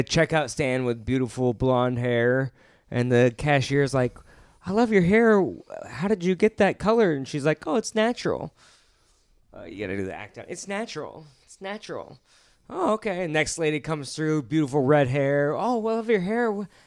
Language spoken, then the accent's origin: English; Seattle, Washington, United States; I'm from Seattle area.